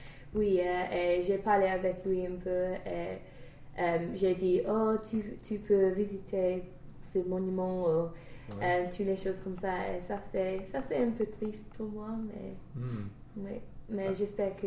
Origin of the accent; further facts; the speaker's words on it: South East England, United Kingdom; French is a second language; il y a des jumelles qui viennent de Kent et moi je viens de Kent aussi.